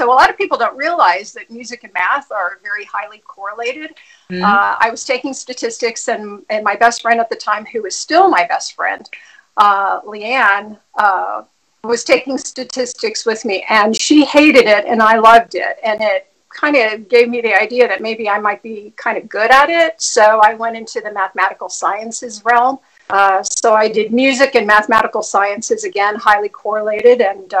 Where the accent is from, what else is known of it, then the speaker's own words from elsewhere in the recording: El Paso, Texas, United States; And born and raised in El Paso, Texas, so in a border town, I think that really helped to shape me